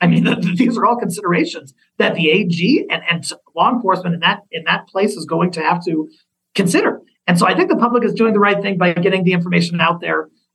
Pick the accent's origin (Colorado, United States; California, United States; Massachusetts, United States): Colorado, United States; there have been at least a handful of examples in Colorado, my home state, that I'm aware